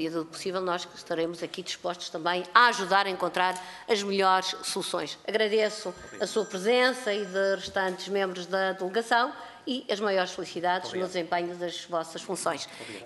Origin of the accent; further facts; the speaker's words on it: Norte, Portugal; como boa transmontana e frontal que sou